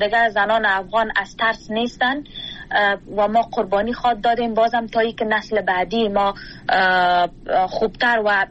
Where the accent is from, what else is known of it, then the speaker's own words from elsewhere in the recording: Kabul, Afghanistan; moved away; ما مکلف و مجبور برازی شدیم که باید شهر کابل را یا افغانستان را رها بکنیم به خاطر زنده ماندن خود،